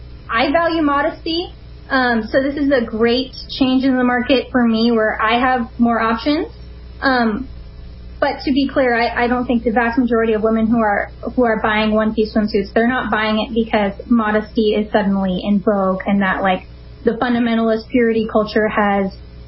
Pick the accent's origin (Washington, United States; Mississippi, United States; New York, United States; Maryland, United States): Washington, United States; Central Washington, where I am right now, isn't quite so liberal, but I was raised in the Puget Sound area.